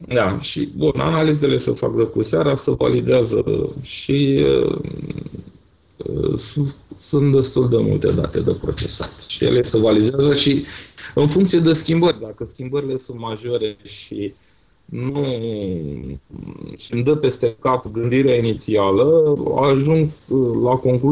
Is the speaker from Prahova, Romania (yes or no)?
yes; Ploiești, Prahova, Romania; Eu de felul meu sunt ploieștean.